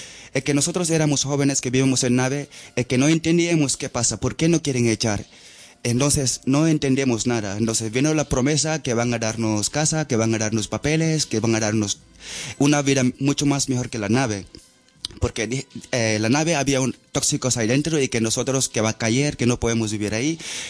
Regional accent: Gambia; born there; Spanish is a second language; No, yo nací en Gambia, nací en África, pero no significa que siempre voy a ser Gambia

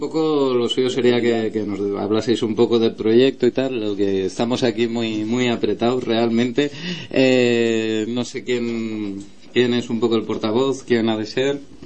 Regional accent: Spain; ahora mismo soy un español entre africanos.

